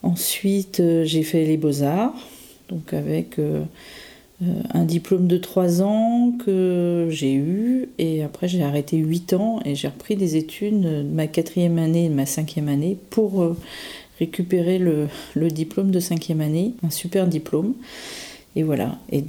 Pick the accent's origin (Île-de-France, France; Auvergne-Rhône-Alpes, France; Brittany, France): Brittany, France; Lorient; born there; j'ai 45 ans, je vis à Larmor-Plage. Je suis née à Lorient le 14 novembre 1972.